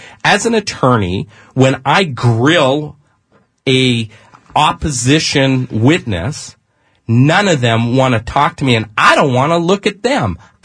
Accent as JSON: {"language": "English", "country": "Canada", "tie": "born or raised there", "said": "it reminds me of growing up in Canada"}